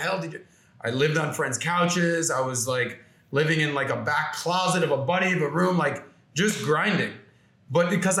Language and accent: English; Miami, Florida, United States; But yeah, born and raised in Miami, I was always a good athlete.